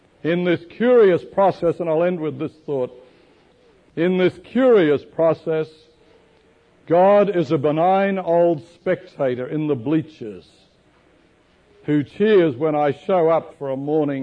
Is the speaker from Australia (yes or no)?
yes; Melbourne, Victoria, Australia; when I was a child growing up in Melbourne, Australia